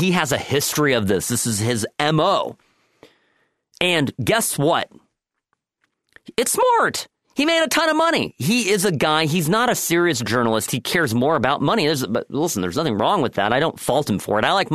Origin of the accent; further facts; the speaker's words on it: California, United States; I say, I'm from Orange County, and they look at me like I fell off the turnip truck.